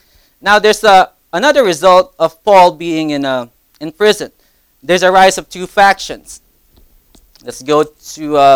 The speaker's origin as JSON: {"language": "English", "country": "Philippines", "also_born_or_lived": "Las Vegas", "lives_now": "Connecticut, United States", "said": "I'm from the Philippines, moved to Vegas, and they'd be like, \"What are you doing here in Connecticut?\""}